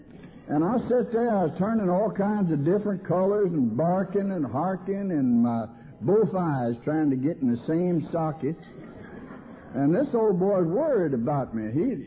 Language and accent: English; Arkansas, United States; See, I come from Arkansas by request.